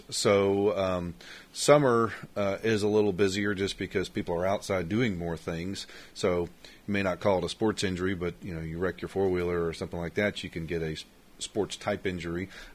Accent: Knoxville, Tennessee, United States; Yeah, I grew up in Knoxville, Tennessee.

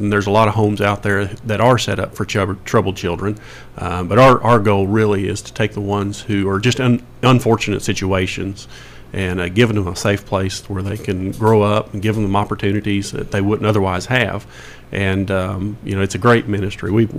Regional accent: Murfreesboro, Tennessee, United States; I grew up in Murfreesboro, so I was very familiar with the home.

